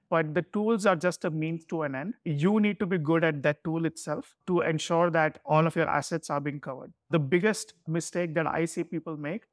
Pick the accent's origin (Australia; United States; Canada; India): India; Mumbai, Maharashtra; first language Malayalam; English is a second language; English, I can speak Hindi. I grew up in Mumbai, so I can speak Marathi. My mother tongue, or it's the language that we speak at home, is Malayalam. And then because of Malayalam, I can speak Tamil and I can speak Gujarati as well.